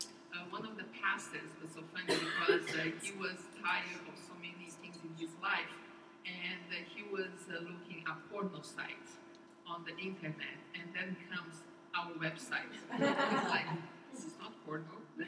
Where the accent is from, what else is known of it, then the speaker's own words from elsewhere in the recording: Brazil; English is a second language; now in Pasadena, United States; Yes, I'm from Brazil. Wow. I was born in Brazil. My parents are Armenians from Cairo, Egypt. And I live in Pasadena, California.